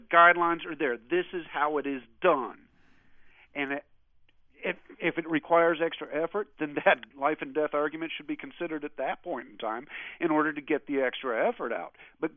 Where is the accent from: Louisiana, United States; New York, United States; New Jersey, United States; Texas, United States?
Texas, United States; And yes, as a Texan, I'm going to talk about state sovereignty in regards to their laws.